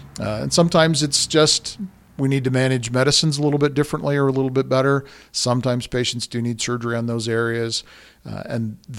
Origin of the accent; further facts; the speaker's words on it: Idaho Falls, Idaho, United States; now in Star Valley, United States; I grew up in Idaho Falls, and Star Valley has had a significant pull for me